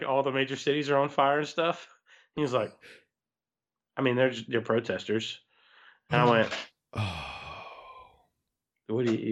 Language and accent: English; the South, United States; he just assumed that since I was from the South, that I don't associate or know any black people.